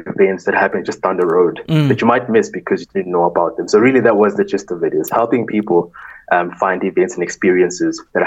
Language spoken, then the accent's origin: English; Mbombela, Mpumalanga, South Africa; also born or lived in Pretoria; I grew up in Nelspruit in the Lowveld, which is in Mpumalanga for most people that maybe don't know. And it was a much smaller city. And then for high school, I went to Pretoria, which is a much bigger city.